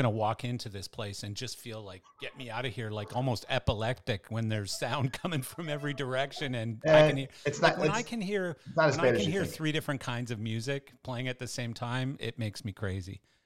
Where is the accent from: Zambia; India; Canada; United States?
Canada; Calgary, Alberta; I'm from Calgary.